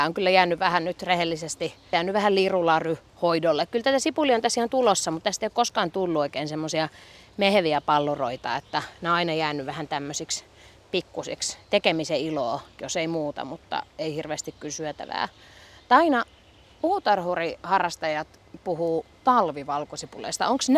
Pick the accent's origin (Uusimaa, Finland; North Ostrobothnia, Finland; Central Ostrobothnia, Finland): Uusimaa, Finland; Kerava; Mä oon ite kotoisin Keravalta ja Keravaa pidetään tämmöisenä valkosipulikaupunkina ainakin kerran vuodessa, sillä siellä on tämmöiset valkosipulifestarit